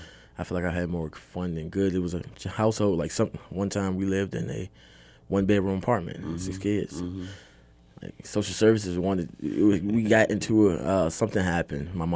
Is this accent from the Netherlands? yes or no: no; Richmond, Virginia, United States; I'm from Richmond, Virginia.